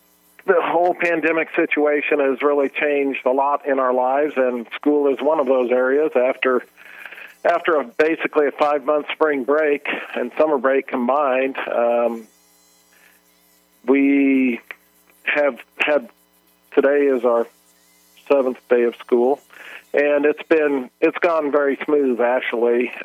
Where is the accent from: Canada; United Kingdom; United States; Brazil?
United States; Denver, Colorado; I grew up in Denver, so thought I was going to be closer to home.